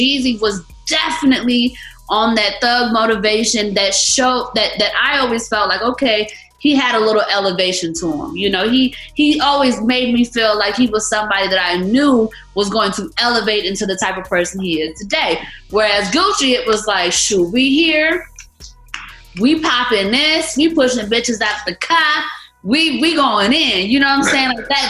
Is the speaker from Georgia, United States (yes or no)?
yes; Atlanta, Georgia, United States; I am born and raised in Atlanta. I remember going to Mama's Primetime, Club Chocolate, the Pool Palace, all these places